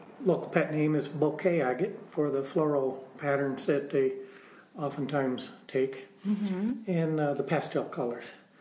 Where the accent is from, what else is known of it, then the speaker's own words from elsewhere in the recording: South Dakota, United States; I grew up in the Black Hills, and that's real rich in minerals and of course, fossils in the Badlands